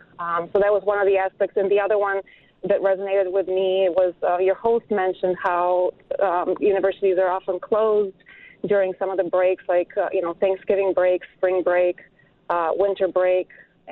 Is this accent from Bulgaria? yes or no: yes; Bulgaria; I was an international student. I'm originally from Bulgaria.